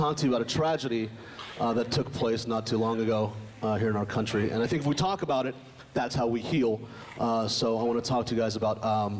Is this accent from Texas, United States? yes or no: yes; Texas, United States; I'm from Texas. That's where I grew up. Grew up in Texas.